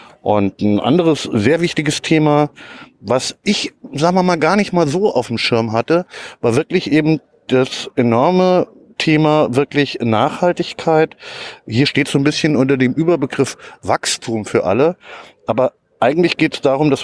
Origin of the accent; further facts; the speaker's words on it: Hesse, Germany; in meiner Heimat in Hessen